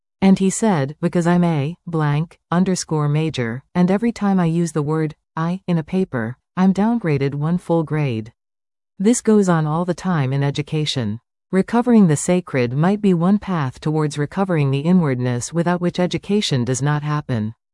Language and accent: English; Wilmette, Illinois, United States; I grew up in Wilmette, Illinois, and if you were a Jew who lived in that area, you didn't live in Wilmette